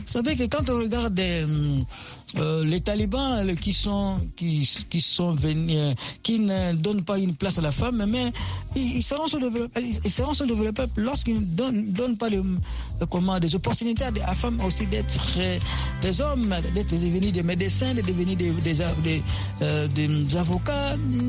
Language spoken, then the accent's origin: French; DR Congo; Aujourd'hui, chez nous, en RDC, vous venez, beaucoup de filles étudient dans plusieurs filières.